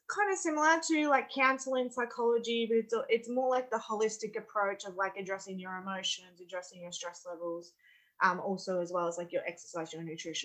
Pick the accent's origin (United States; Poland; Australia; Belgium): Australia; I'm from Australia. I actually grew up in a really tiny country town. It's only like 300 people in a farming community.